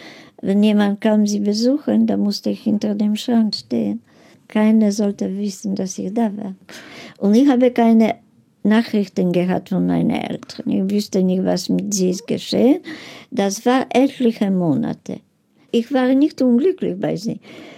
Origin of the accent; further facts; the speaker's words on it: Poland; ich bin ein Polin, weil meine Eltern sind geboren Polen, ich bin geboren Polen, Großeltern in Polen, also bin ich eine Polin.